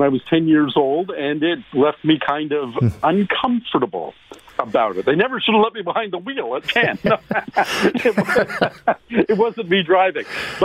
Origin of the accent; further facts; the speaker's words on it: Ottawa, Ontario, Canada; born there; I was born in Ottawa, but only lived there for 4 months.